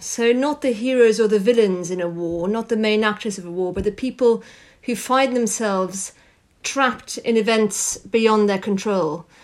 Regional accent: France; Well, my mother, you know, moved from Germany when she was 18 and rebuilt her life in France. So I grew up in France.

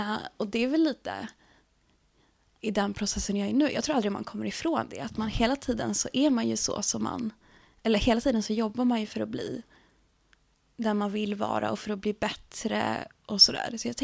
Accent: Norrland, Sweden; accent: Norrland dialect; Men jag fick inte ha kvar min norrländska dialekt och sådär.

